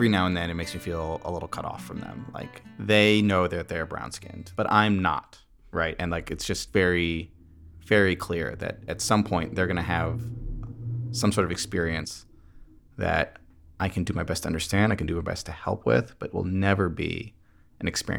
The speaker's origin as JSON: {"language": "English", "region": "New Hampshire", "country": "United States", "tie": "born or raised there", "said": "And I grew up in New Hampshire. It was something crazy, like 95% white or something, right?"}